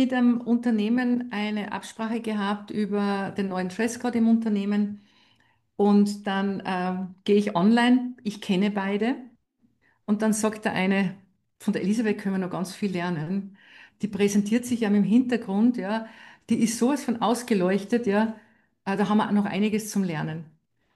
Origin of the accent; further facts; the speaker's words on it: Salzburg, Austria; Ich bin ja aus Salzburg